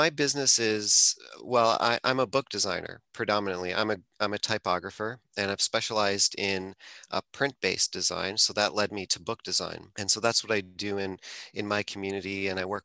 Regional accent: Toronto, Ontario, Canada; I'm from the Toronto area, and they're from the Southern Ontario area as well.

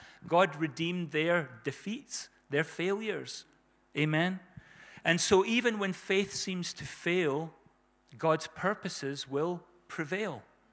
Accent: South Africa; As there's a song I grew up listening to in South Africa. It's by a guy called

